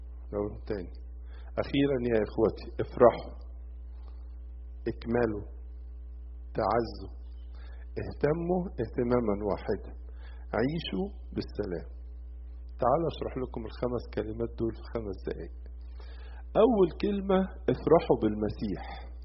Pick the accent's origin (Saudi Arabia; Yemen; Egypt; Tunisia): Egypt; وطبعا مدينة كورنثوس دي مدينة كبيرة زي مدينة اسكندرية كده عندنا في مصر